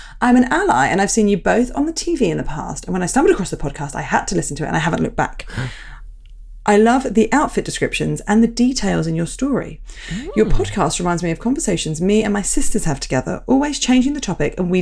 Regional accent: United Kingdom; now in Madrid, Spain; I'm a Brit abroad.

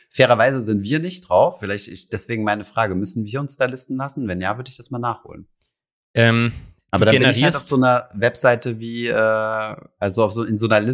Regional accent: Saarbrücken, Saarland, Germany; meine Heimatstadt Saarbrücken

